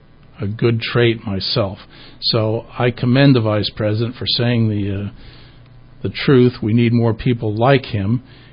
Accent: Pennsylvania, United States; perhaps it's because his family's Pennsylvania and I'm from Pennsylvania

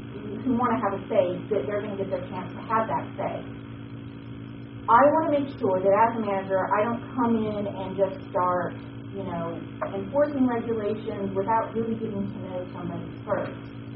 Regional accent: the South, United States; moved away as an adult; I'm from the South. I've lived there my entire life. We moved here in May. So I'm new to the area

